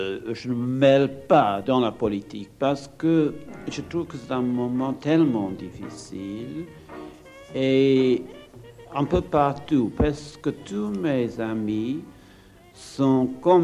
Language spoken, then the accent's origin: French; Ireland; born there; first language English; French is a second language; Malheureusement, je ne parle pas bien français. Parce que quand j'étais jeune, j'étais né en Irlande